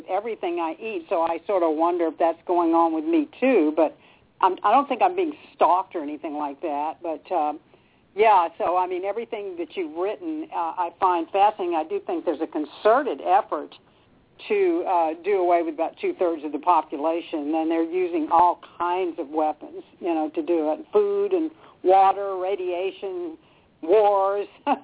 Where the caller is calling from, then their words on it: California, United States; I'm calling from California.